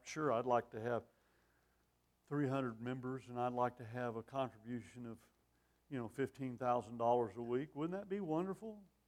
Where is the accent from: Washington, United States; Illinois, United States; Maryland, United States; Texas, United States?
Texas, United States; I love Texas, but I live in Arizona on purpose. I'm from Texas, by the way.